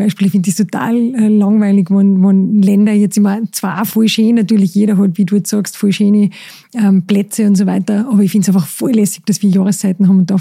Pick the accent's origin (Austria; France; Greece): Austria; ich bin sowieso ein bisschen patriotisch, weil wir ja über österreichische Lebensmittel reden